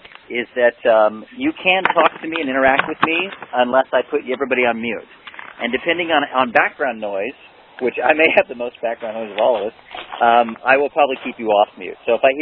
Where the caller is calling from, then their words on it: California, United States; I'm calling in from California, and there will be some background noise today.